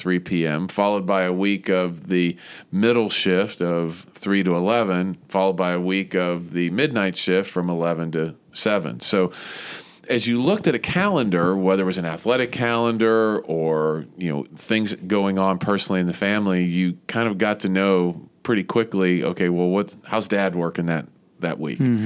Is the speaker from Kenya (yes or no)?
no; Center Township, Pennsylvania, United States; But Aliquippa was the town where the major employer was, Jones and Laughlin Steel. My town was just a little north, Center Township, which, it had its own high school and the whole deal, but it was really a suburb of where that biggest